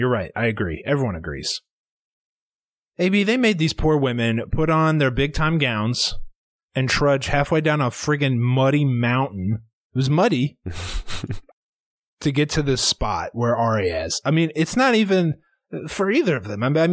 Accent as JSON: {"language": "English", "region": "Iowa", "country": "United States", "said": "We're from Iowa."}